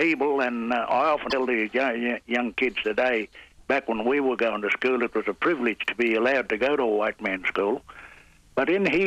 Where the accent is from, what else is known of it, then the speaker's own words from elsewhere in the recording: Queensland, Australia; I was born on the 12 Mile Abneri Station. And my dad used to open the gate for the traffic that went through there. And that's why I sort of grew up there